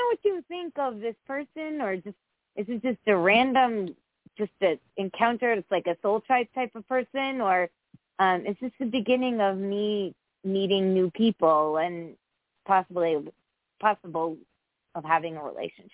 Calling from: Connecticut, United States; I'm from Connecticut.

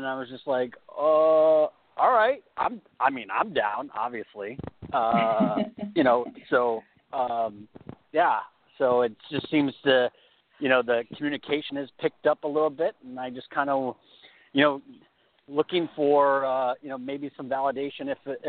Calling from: California, United States; My question, I'm in California

